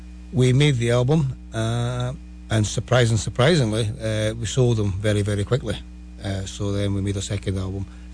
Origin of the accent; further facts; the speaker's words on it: Scotland, United Kingdom; We're a Scottish band.